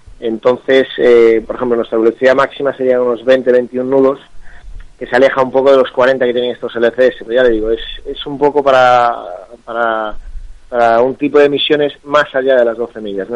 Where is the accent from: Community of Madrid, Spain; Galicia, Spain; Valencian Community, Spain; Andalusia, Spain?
Galicia, Spain; Ferrol; Yo en concreto sí soy de Ferrol